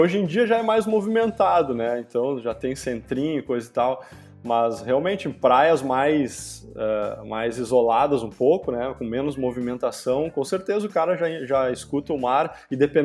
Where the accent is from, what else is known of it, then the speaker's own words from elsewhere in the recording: Porto Alegre, Rio Grande do Sul, Brazil; moved away as an adult; na verdade eu moro na praia há 15 anos, eu digo apenas 15 anos porque eu vivi outros 30 em Porto Alegre, né? Então eu nasci lá e vivi os meus 30 primeiros anos de vida, eu vivi em Porto Alegre